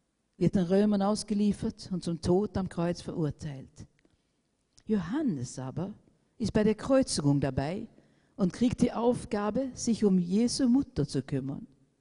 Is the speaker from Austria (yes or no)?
no; Sweden; Ich war ungefähr 17 Jahre alt. Bin im Gymnasium in Schweden gegangen, wo ich herkomme.